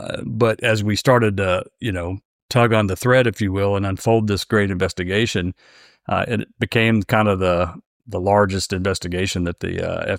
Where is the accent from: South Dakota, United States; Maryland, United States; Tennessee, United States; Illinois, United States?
Tennessee, United States; I grew up in a small town in East Tennessee, and you might detect that from my accent.